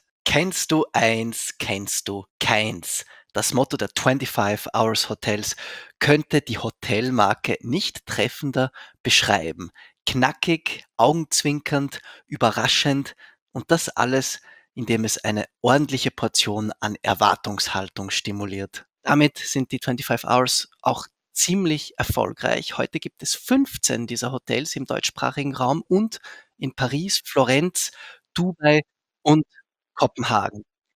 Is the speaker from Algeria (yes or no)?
no; Zurich, Switzerland; Ich bin in Zürich aufgewachsen